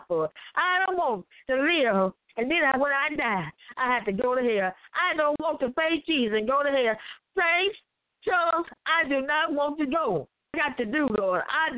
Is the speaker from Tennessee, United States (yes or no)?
yes; Memphis, Tennessee, United States; Like I said, I'm from Memphis, Tennessee.